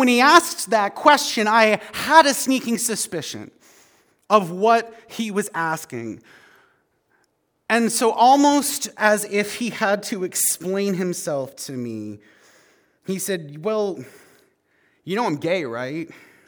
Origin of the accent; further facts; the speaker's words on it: Canada; I'm very Canadian.